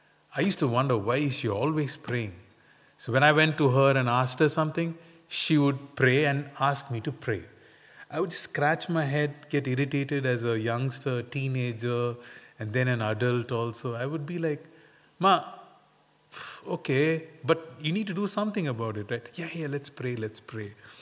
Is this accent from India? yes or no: yes; India; I come from India, so mostly we had all the access to, you know, choose, to follow, to believe, to preach